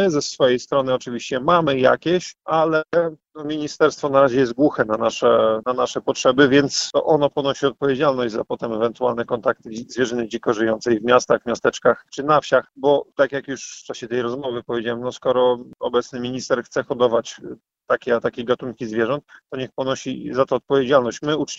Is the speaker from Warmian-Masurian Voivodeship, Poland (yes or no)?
yes; Olsztyn, Warmian-Masurian Voivodeship, Poland; Ja jestem oczywiście chłopakiem z miasta, urodzony i wychowany w Olsztynie, ale dużo bardzo czasu spędzałem u swoich dziadków na gospodarstwie na wsi, gospodarstwo przy lesie